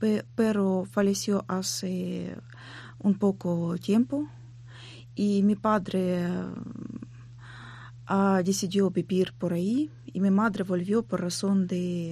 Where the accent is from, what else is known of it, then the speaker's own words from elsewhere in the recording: Ukraine; moved away; me da una tristeza ver noticias, ver qué puede pasar en diferentes pueblos en mi país.